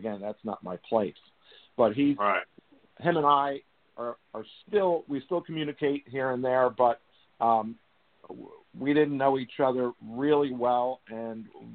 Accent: New Jersey, United States; now in North Carolina, United States; I'm from New Jersey, if for those of the folks that out there that don't know, from the southern part of the state. Spent a lot of time in the Jersey Pines.

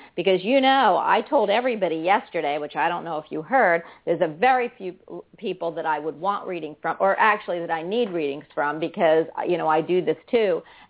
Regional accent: Philadelphia, Pennsylvania, United States; also born or lived in Margate, New Jersey; I am from Philadelphia and Margate, New Jersey. I'm a northern girl, even though I'm in Florida.

